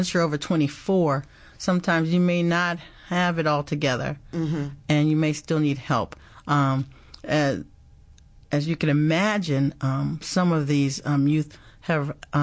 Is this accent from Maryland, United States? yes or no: yes; Maryland, United States; I grew up in Maryland. I went to college at Spelman in Atlanta. And then I came back and worked in D.C. and I worked in the entire region.